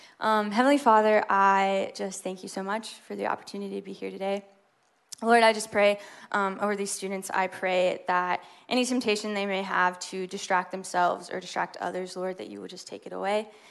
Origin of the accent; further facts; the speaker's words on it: Marietta, Georgia, United States; I'm not from South Carolina. I'm from Marietta, Georgia, which is basically Atlanta.